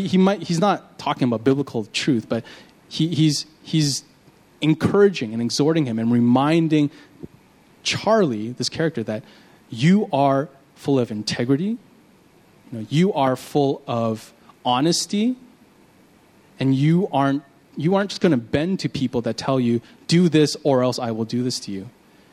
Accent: Canada; I grew up in Canada and we don't use weird British words like that.

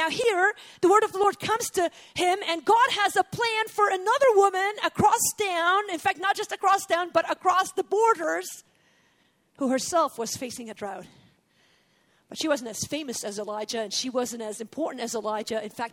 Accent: Beirut, Beirut Governorate, Lebanon; We grew up in West Beirut. This is the Muslim side of Beirut. My family was Christian. In fact, my mom was a Palestinian refugee.

